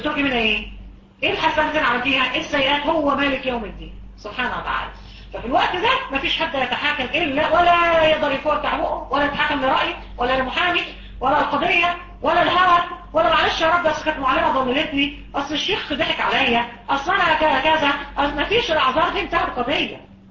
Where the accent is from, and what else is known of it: Egypt